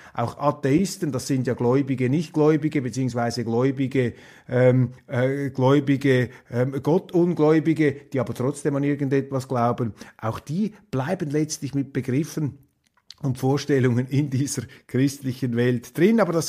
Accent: Switzerland; Als Schweizer muss man sich ja immer etwas zurückhalten

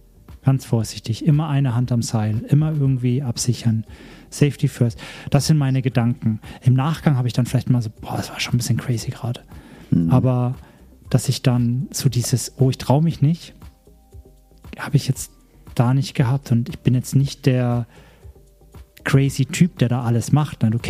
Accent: Bavaria, Germany; Nee, ich komme aus Franken, ja.

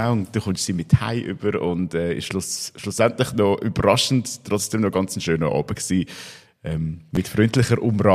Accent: Aargau, Switzerland; als Aargauer.

